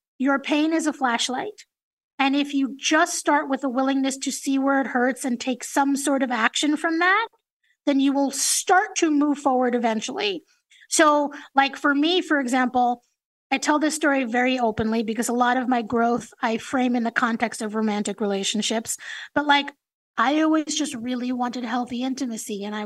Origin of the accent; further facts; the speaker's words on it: New York, United States; because I'm a Jew from New York.